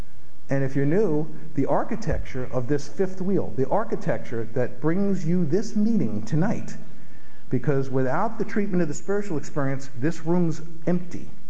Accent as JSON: {"language": "English", "town": "New York City", "region": "New York", "country": "United States", "tie": "born or raised there", "said": "I grew up in the Bronx in New York City."}